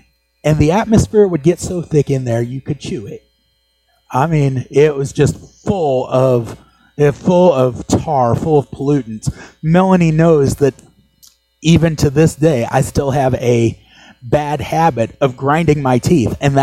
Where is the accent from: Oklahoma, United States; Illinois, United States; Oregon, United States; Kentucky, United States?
Oklahoma, United States; I know that's not good grammar, but I grew up in Oklahoma.